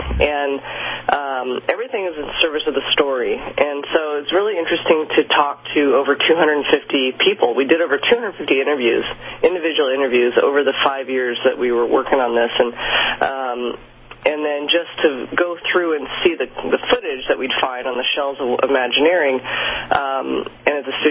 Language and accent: English; Burbank, California, United States; Yeah, I grew up in Burbank, California, because my dad worked at the Disney studio